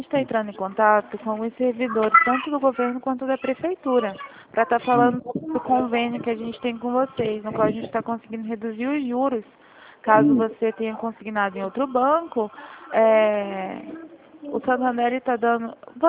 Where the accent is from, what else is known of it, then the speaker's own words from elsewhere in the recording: Campo Grande, Mato Grosso do Sul, Brazil; Eu sou aqui de Campo Grande.